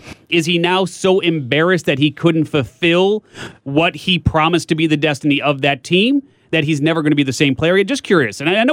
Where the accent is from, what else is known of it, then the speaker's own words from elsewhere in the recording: Chicago, Illinois, United States; I don't know if you remember this or not, but I'm from Chicago.